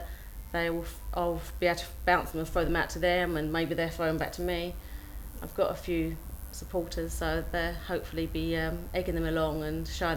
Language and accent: English; Barking, London, United Kingdom; I'm from Barking in Essex, which is more like East London. From a good, honest, hard-working family.